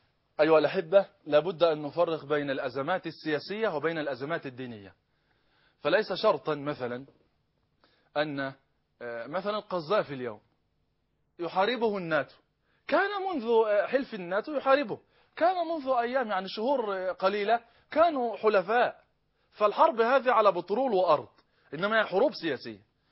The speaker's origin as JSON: {"language": "Arabic", "country": "Egypt", "said": "حتى في بلدنا مصر،"}